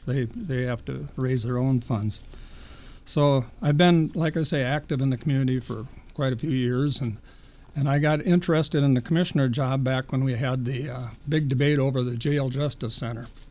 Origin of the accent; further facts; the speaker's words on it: Lyle, Minnesota, United States; I grew up in Lyle and graduated from Lyle High School, then Austin, which is now Riverland Community College